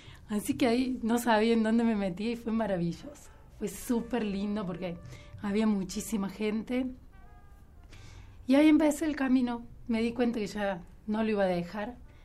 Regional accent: Valle Hermoso, Córdoba, Argentina; Yo soy de Vallehermoso. Y me vine a estudiar a Córdoba a los 17, 18, como hacemos la mayoría de los chicos del interior.

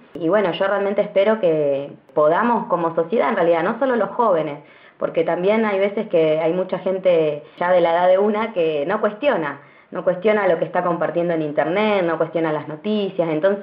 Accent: Río Negro, Argentina; Somos mujeres de los Menucos, de Maquinchao y de Jacobasi, que, digamos, formamos parte de la Línea Sur.

